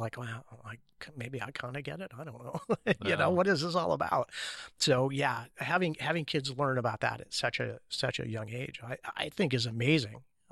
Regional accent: Salem, Oregon, United States; I grew up in Salem, Oregon. So I'm a lifelong Oregonian, grew up in the Valley.

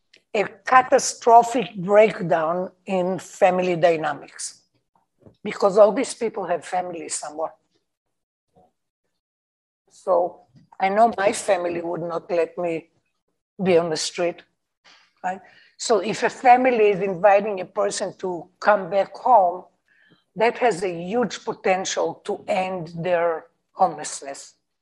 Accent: Israel; And because I come from Israel, a place of war between the three traditions

